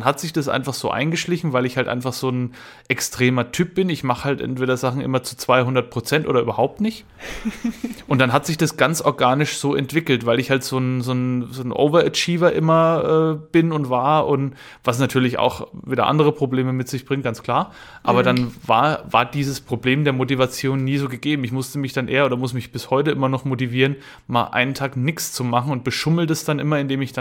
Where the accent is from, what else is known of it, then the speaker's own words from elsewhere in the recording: Bavaria, Germany; Aguzzi, sagt man bei uns in Franken.